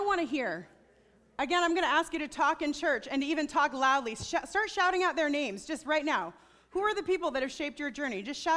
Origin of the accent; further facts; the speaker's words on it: Midwest, United States; I'm a Midwesterner. We are private people. I know I don't fit this mold well. But Midwesterners are private folks.